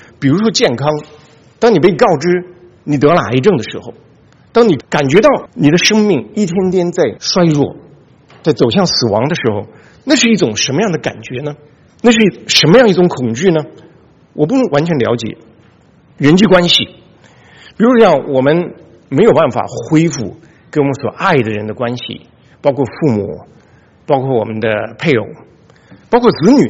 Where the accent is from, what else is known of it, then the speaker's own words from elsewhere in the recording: Inner Mongolia, China; 我小的时候在内蒙古长大